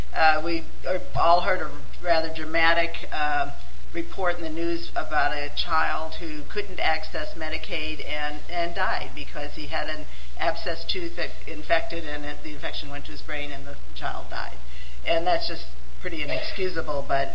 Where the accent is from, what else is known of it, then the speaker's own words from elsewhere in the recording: Alabama, United States; I'm from Alabama